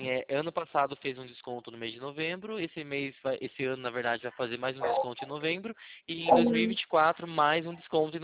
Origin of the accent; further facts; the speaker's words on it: Itapetininga, São Paulo, Brazil; Eu sou de Itapetininga. Conhece?